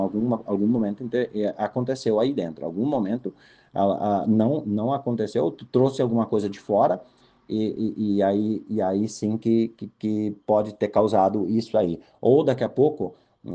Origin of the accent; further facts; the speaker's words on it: Brazil; nós como brasileiros e como seres humanos, nós temos a facilidade de esquecer o que a gente fez no ano passado